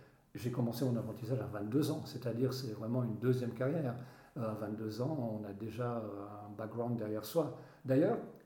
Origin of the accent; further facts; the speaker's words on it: Valais, Switzerland; first language Upper Valais German; French is a second language; parce que ma langue maternelle, c'était le haut-valaisan, que j'ai pratiquement oublié aujourd'hui